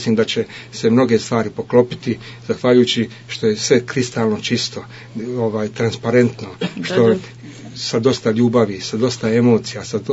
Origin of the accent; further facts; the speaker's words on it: Zenica, Federation of Bosnia and Herzegovina, Bosnia & Herzegovina; Pa što da kažem, ja sam Zeničanin